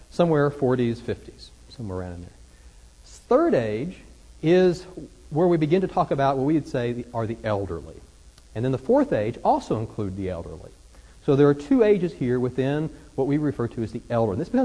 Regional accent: Arkansas, United States; I grew up in Arkansas, so I have to kind of check my English with everybody before I start talking about it.

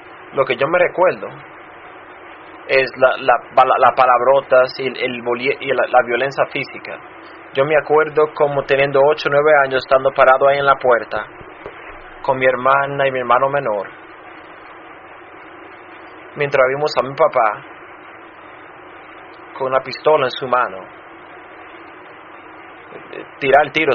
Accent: Chicago, Illinois, United States; Yo nací y me crié en Chicago, en la ciudad de Chicago. Yo me crié en una casa rompida, quebrantada.

